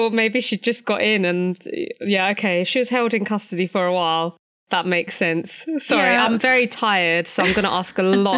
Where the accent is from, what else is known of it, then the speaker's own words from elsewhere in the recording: Barking, London, United Kingdom; well, actually, I was born in Brick Lane, which is in London, and I grew up in Barking, which is in London.